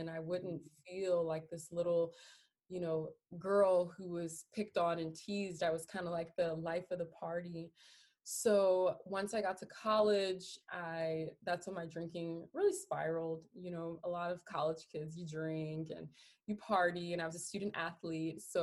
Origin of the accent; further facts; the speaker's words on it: New Orleans, Louisiana, United States; I grew up, both sides of my family are also heavy drinkers. Mm-hmm. We're originally from New Orleans.